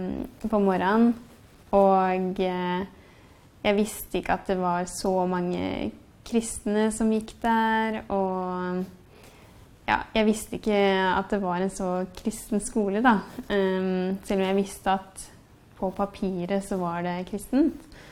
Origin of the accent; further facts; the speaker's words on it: Hønefoss, Buskerud, Norway; moved away as an adult; Jeg kommer da fra Hønefoss og har jeg bodde der til jeg var 19. Jeg vokst opp som på en måte en vanlig nordmann, som vil si ikke noe religion eller noe sånt I huset.